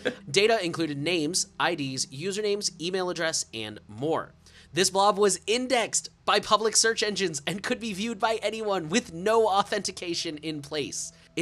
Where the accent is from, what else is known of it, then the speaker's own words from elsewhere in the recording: United States; remember, I'm American